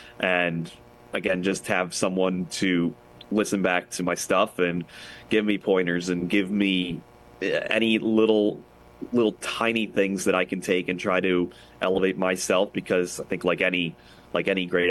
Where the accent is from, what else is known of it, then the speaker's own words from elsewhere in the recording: Philadelphia, Pennsylvania, United States; In terms of my influences and my mentors and guys like that, growing up in Philly, I got to grow up listening to Harry Callis call baseball, and I always appreciated that.